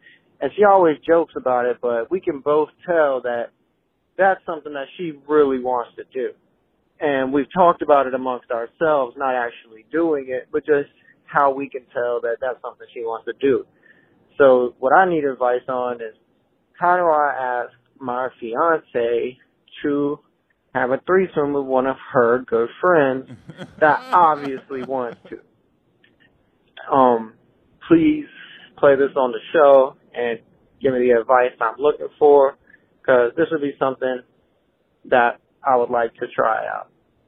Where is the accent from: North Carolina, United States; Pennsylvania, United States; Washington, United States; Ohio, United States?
North Carolina, United States; I'm from North Carolina.